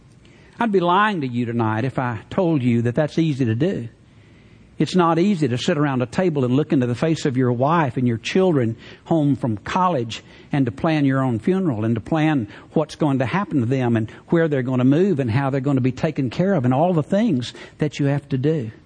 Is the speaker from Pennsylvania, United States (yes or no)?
no; Alabama, United States; I grew up in North Alabama. I grew up around Southern gospel music, of all things.